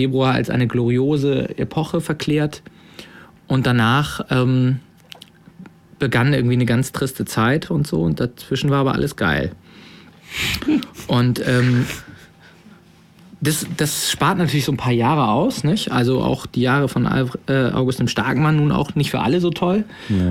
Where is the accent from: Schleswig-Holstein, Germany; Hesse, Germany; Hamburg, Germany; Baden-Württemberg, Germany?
Hamburg, Germany; also ich komme aus Hamburg, wie ihr hört